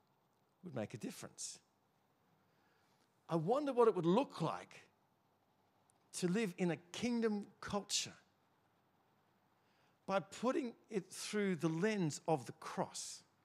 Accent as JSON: {"language": "English", "country": "Australia", "said": "You think, oh, we're from the West. We're from Australia. We're a Christian country. So everything we do then is okay. It's normal."}